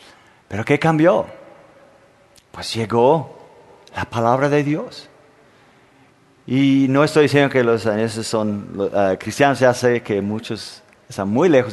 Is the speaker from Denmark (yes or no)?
yes; Denmark; Soy de Dinamarca.